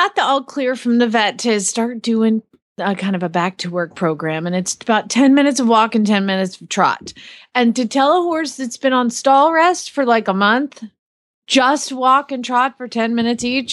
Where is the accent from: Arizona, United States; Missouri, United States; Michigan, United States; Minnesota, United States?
Arizona, United States; Phoenix; from Phoenix, Arizona.